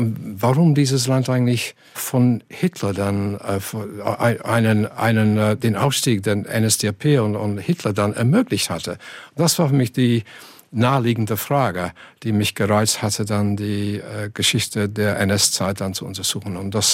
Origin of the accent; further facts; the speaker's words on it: Manchester, North West England, United Kingdom; German is a second language; Wo kommen Sie dann her? Ich sagte, aus Manchester, England.